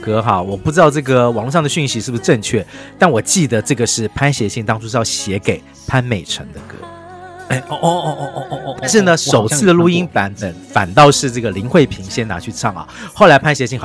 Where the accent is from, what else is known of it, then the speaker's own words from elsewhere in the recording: Taipei, Taiwan; 我连我自己个土生土长台北人对这两件事情都觉得非常的厌烦。